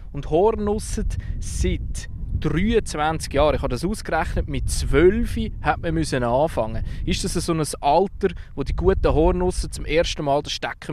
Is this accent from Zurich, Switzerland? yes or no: yes; Zurich, Switzerland; accent: Zurich dialect; Jetzt komme ich aus Zürich, habe den Zürich-Dialekt